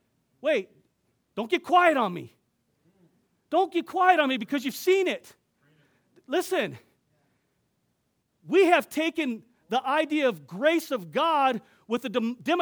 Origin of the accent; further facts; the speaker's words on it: United States; born there; Because I was born in a democracy. I was born in America